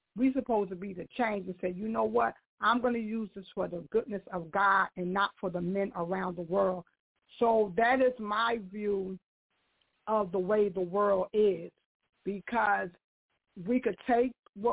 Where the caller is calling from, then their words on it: Knightdale, North Carolina, United States; I'm originally calling from Knightdale, North Carolina. I'm originally from Newark